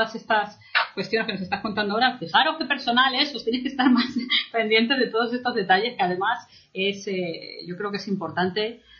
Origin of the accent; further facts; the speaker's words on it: Madrid, Community of Madrid, Spain; Yo que soy de la zona manchega, porque estoy viviendo en un pueblecito de Toledo, aunque también soy de Madrid, y soy pura gata de padres y abuelo madrileño